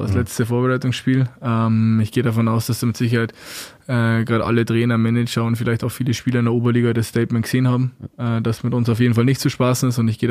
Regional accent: Landshut, Bavaria, Germany; mit denen, wo ich groß geworden bin vom Eishockey her, die wohnen alle in Landshut

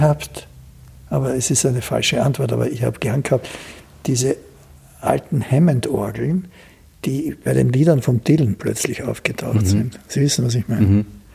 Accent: Vienna, Austria; born there; Ich bin ein in Wien geborener österreichischer Europäer, der seine Wurzeln in der Welt hat und trotzdem nirgends zu Hause ist.

